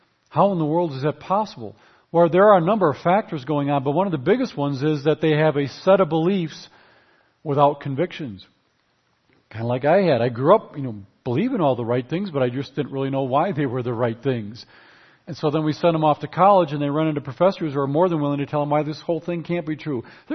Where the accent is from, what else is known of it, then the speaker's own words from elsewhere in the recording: Wisconsin, United States; But I did mention that I'm from Wisconsin. It's a real state. We love our cheese and our Packers